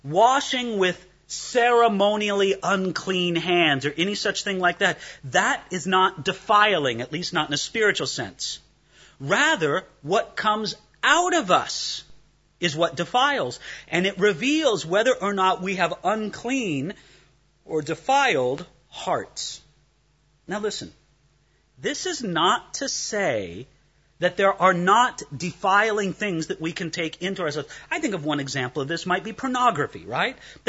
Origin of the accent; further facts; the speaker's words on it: California, United States; And good heavens, I come from Southern California, you know.